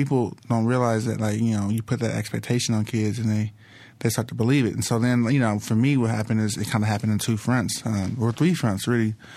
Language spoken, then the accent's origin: English; Los Angeles, California, United States; South Central LA, South Central Los Angeles. I grew up in the first 8 years of my life on 74th and Figueroa.